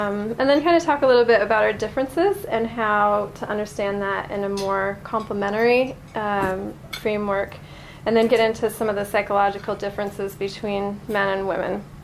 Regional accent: Vermont, United States; also born or lived in Ohio; I grew up in Vermont and spent some time in Ohio

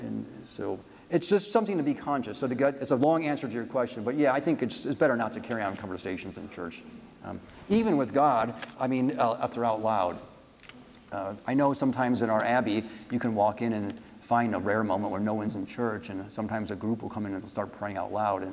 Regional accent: Chicago, Illinois, United States; now in California, United States; If you can, we live in California. I grew up in Chicago. It's impossible in the middle of winter to take your baby out.

